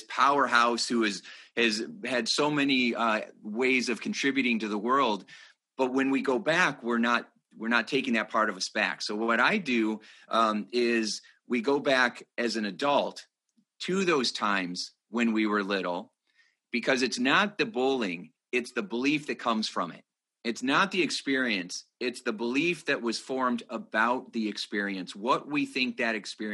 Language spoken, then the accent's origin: English; Indiana, United States; So I'm born and raised in Indiana. I've always been around farmers my whole life